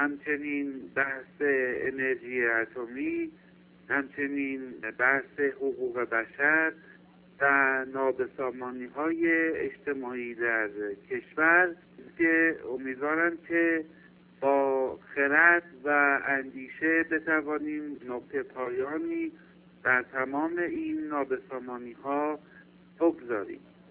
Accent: Tehran, Tehran Province, Iran; از تهران هستم و آرزوی روزگاری خوش برای شما و سایر دوستان رو دارم

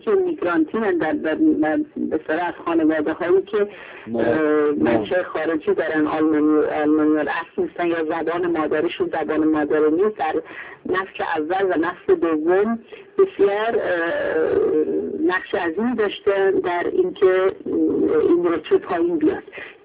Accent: Iran; مسلماً به عنوان یک ایرانی از مقایسه این ارزشیابی ها در سطح جهانی نه تحقیر ایرانی رو مد نظر داریم

